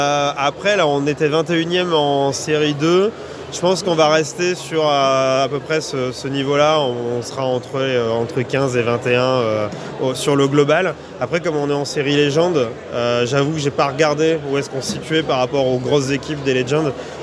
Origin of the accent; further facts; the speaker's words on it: Amiens, Hauts-de-France, France; Alors moi je viens d'Amiens, globalement du nord de la France.